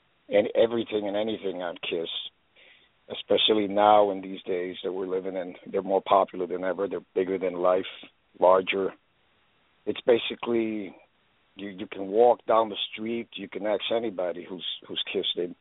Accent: Brooklyn, New York, United States; moved away; also born or lived in New Jersey; Well, I hail from Brooklyn, New York. Moved to New Jersey in 69.

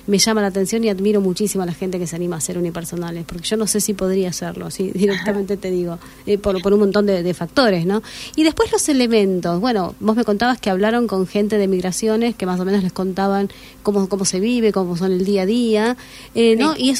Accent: Esquel, Chubut, Argentina; Bueno, mira, yo soy de Esquel, te cuento.

